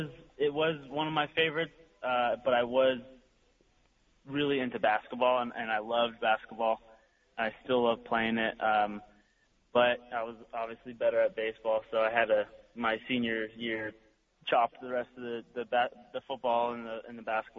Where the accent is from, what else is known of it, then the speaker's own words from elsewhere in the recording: Arizona, United States; I watched him a little bit on the Diamondbacks when I was growing up in Arizona.